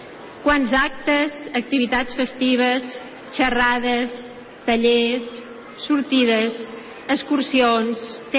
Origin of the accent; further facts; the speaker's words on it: La Bisbal de Falset, Catalonia, Spain; born there; now in Roda de Berà, Spain; El meu poble de naixement no és Roda. Vaig néixer a la Bisbal de Falset, un petit poble del Priorat. Se'm deu notar amb la parla. Però em sento rodenca i m'estimo Roda.